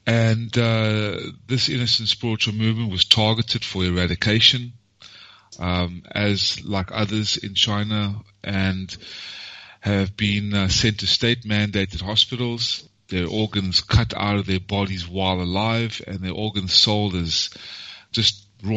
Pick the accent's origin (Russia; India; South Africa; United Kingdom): South Africa; accent: South African; now in United States; I originally come from a South African family. As you can hear in my accent, how's it?